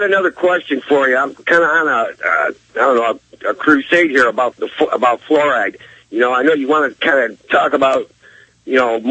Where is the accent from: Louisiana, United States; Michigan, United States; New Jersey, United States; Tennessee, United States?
Michigan, United States; But that city I actually live in, I say I'm from Detroit, but everybody that lives in Michigan says, yeah, I'm from Detroit.